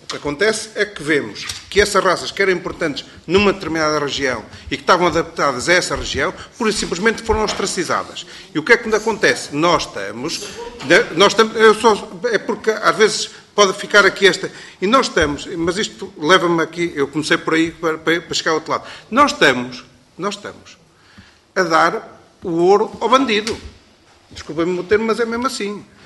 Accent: Portugal; eu sou português

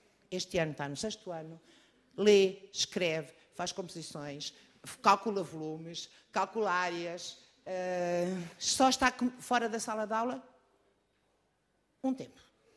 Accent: Algarve, Portugal; Eu venho do Algarve. No Algarve não temos CRIs.

